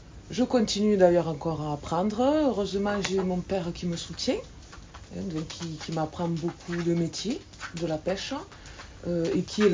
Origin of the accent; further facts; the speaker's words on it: Gruissan, Occitanie, France; j'ai 36 ans, je suis de Gruissant. Je suis en couple et j'ai deux enfants, deux filles de 8 et 11 ans. Je suis fille de pêcheur.